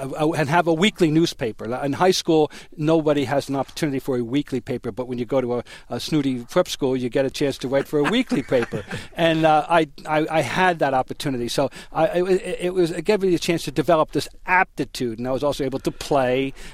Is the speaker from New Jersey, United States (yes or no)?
yes; Trenton, New Jersey, United States; My father was a sports person who worked in various capacities and was well-known in my hometown of Trenton, New Jersey as a promoter and a publicity type.